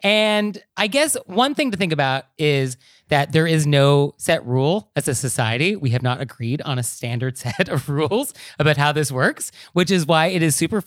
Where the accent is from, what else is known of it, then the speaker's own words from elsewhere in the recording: California, United States; And so for me, growing up in Marin County, like I did, the idea of circumambulation was like just a normal thing growing up.